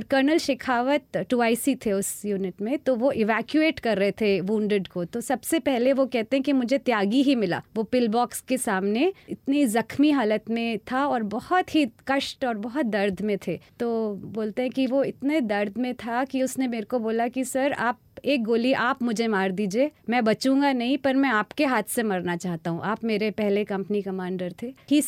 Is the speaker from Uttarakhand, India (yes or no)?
yes; Kotdwar, Uttarakhand, India; कोटद्वार मेरा home town है। ये गढ़वाल का एक छोटा सा, शहर भी नहीं कह सकते, गांव और शहर के बीच में कस्बा टाइप का है, जहाँ पर एक शांत सी नदी बहती है जिसका नाम खो है, पहाड़ शुरू होते हैं वहाँ से।